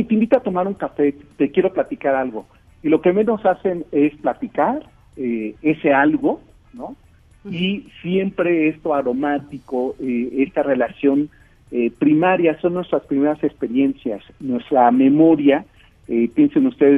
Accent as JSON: {"language": "Spanish", "region": "Mexico City", "country": "Mexico", "said": "los que somos de la Ciudad de México, no se come lo mismo en el centro de la ciudad que en Xochimilco"}